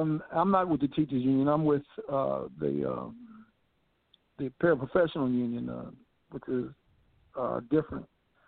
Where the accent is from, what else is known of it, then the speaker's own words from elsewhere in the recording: Chicago, Illinois, United States; I was born and bred in Chicago, Illinois, went to Park Manor and Charles S. Dineen Elementary School.